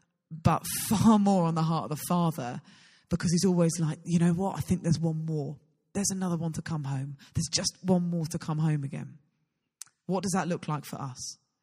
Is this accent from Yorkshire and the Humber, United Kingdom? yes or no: yes; York, Yorkshire and the Humber, United Kingdom; I'm from York, we've got a lovely stack load of students in my little church.